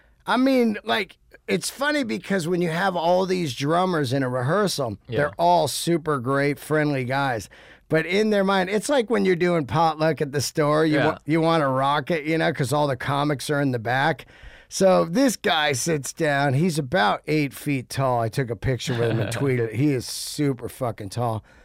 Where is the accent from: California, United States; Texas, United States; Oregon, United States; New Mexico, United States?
California, United States; I grew up in the Bay Area and it was just a smothering of Gap cotton dockers.